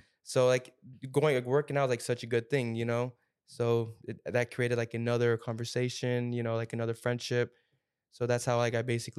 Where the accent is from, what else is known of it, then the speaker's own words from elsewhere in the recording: Sarasota, Florida, United States; I'm from Sarasota, Sarasota, Florida.